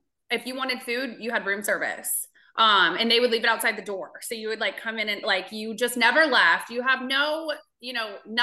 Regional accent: Virginia Beach, Virginia, United States; I'm like, wait a minute, I'm from Virginia Beach.

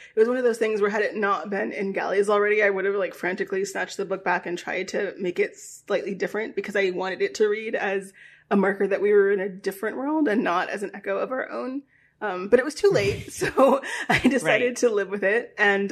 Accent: Virginia, United States; I grew up in Virginia. I went to a high school named after a Confederate general.

